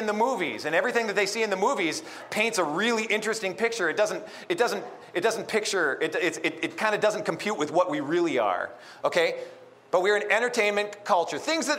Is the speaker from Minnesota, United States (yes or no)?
yes; Mankato, Minnesota, United States; I'm from Mankato, Minnesota. In Mankato, there's a college.